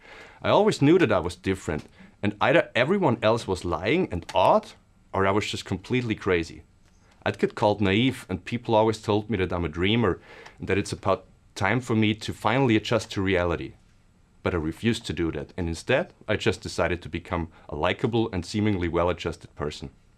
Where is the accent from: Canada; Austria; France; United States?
Austria; English is a second language; I'm 31 years old and I'm from Austria.